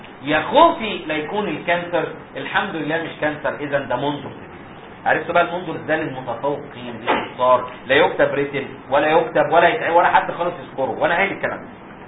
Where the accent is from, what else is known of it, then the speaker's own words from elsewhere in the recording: Egypt; انتوا عارفين الفرنساوي زي الاسباني عندنا في مصر